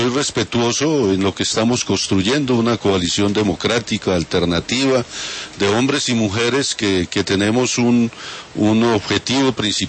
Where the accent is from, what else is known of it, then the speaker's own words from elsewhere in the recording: Moniquirá, Boyacá, Colombia; Yo soy un boyacense, un hijo de Moniquirá.